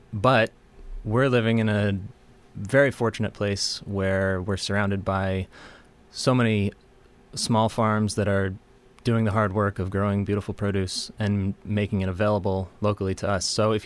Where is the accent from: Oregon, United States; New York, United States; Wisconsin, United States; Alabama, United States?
New York, United States; I grew up in New York State